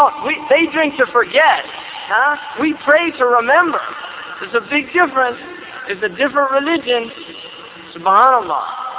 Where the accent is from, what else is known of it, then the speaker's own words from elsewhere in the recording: California, United States; I'm definitely not a Habashi from Lebanon. All right, I'm a Muslim from California.